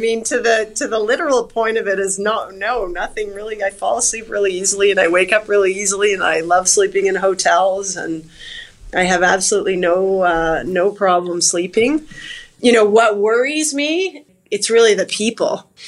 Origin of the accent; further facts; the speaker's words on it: Toronto, Ontario, Canada; I'm 47, so, I spent every Saturday, I grew up in Toronto, so I spent every Saturday going downtown to Sam the Record Man and then HMV